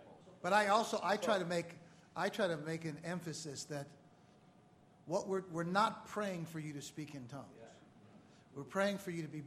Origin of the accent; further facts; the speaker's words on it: St. Louis, Missouri, United States; And it was in St. Louis, my hometown. It's a big Roman Catholic place.